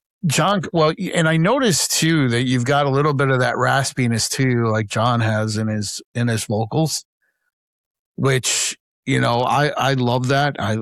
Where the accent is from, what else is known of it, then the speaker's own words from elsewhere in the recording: New Jersey, United States; I was a Jersey kid. I grew up in New Jersey